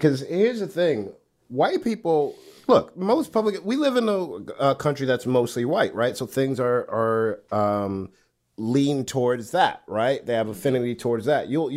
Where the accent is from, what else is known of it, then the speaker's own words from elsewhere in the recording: Brooklyn, New York, United States; I'm from Brooklyn.